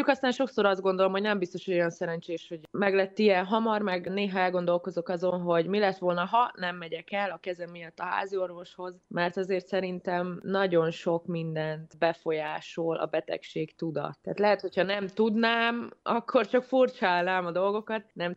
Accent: Veszprém County, Hungary; Én 1987-ben születtem Veszprémbe. Egy Veszprém melletti faluban nőttem fel, ott éltünk 14 éves koromig a szüleimmel meg a tesómmal, utána költöztünk be Veszprémbe

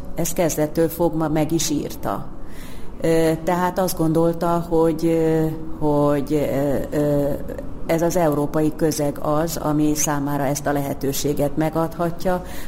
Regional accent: Hungary; mert magyarok vagyunk, és nem éltünk Párizsba

